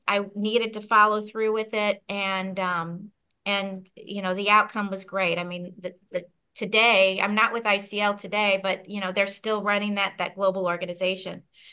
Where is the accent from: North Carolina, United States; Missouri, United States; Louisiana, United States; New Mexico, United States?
Missouri, United States; St. Louis; I'm from St. Louis, so my family is here, and to pick up and leave is not always an easy decision.